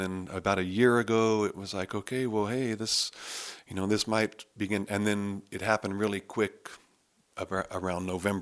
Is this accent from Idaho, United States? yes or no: yes; Boise, Idaho, United States; also born or lived in Coeur d'Alene; I grew up in Boise and actually fourth generation Idahoan. and then moved up to Coeur d'Alene after my dad moved there